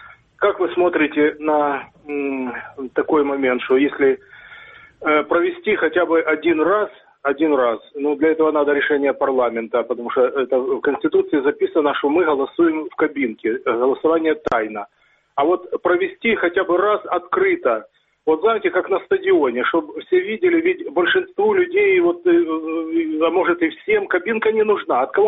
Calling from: Dnipro, Dnipropetrovsk Oblast, Ukraine; Це город Дніпро

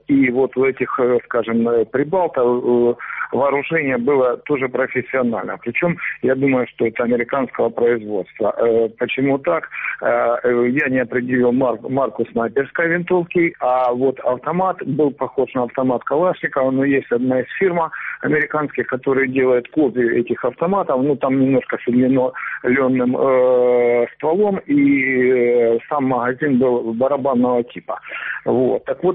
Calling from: Sievierodonetsk, Luhansk Oblast, Ukraine; я звоню из города Северодонецка.

